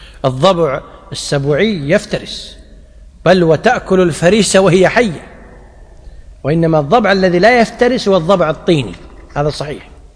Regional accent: Kuwait; يعني مثلا عندنا في الكويت البدو، القبائل البدوية تأكل الضبان ولا لا؟

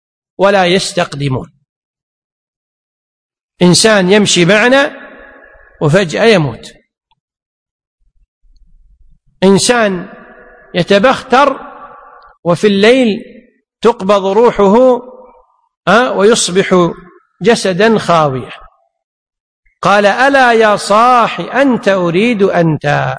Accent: Kuwait; لكن في العرف عندنا بالكويت يقولون هذا عريس وهذا عروس وهذه عروس

